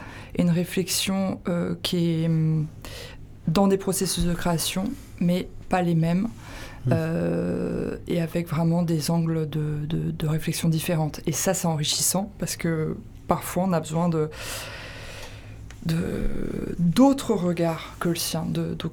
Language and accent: French; Paris, Île-de-France, France; J'ai grandi à Paris, mais j'ai eu la chance d'avoir des origines... des Alpes